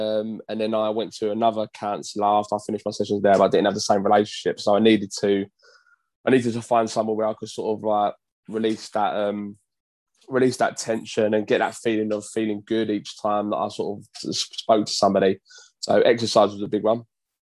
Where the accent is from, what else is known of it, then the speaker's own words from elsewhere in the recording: Bermondsey, London, United Kingdom; I guess from where I'm from Bermondsey and this way, so we're all sort of meant to be geezers around this way and stuff like that.